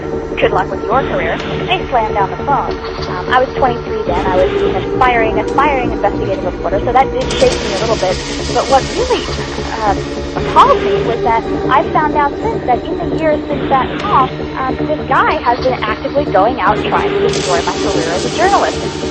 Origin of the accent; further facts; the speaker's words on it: New York, United States; I got a call at my office as a New Yorker